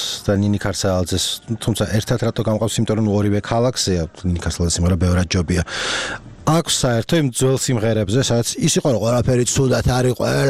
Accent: Tbilisi, Georgia; born there; მეც თბილისში ვარ დაბადებული

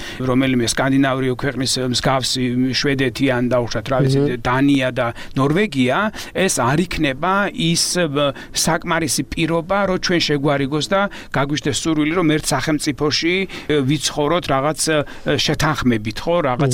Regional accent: Samegrelo-Zemo Svaneti, Georgia; მეზობელი კუთხიდან ვარ სამეგრელო ამიტომ ვარ წარმოშობილი

